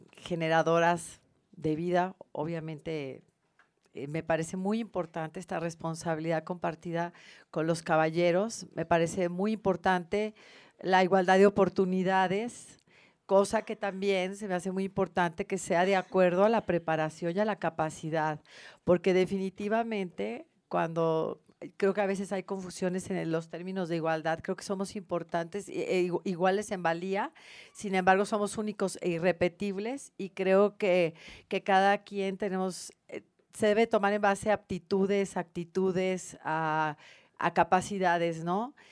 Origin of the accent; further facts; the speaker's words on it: Mexico; como mexicanos y como mujeres tenemos muchísimo que aportar